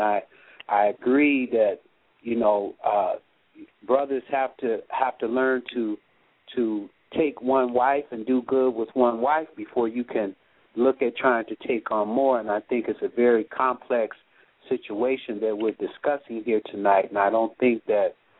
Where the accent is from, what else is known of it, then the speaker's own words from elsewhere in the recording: Gary, Indiana, United States; now in Minnesota, United States; I was born and raised in the Gary, Chicago area, and I live in Minnesota.